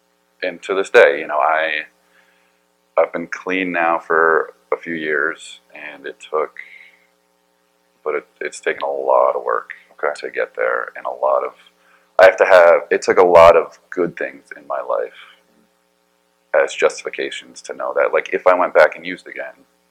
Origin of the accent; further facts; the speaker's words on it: Vermont, United States; But I grew up in Vermont, and Oxycontin was really big there.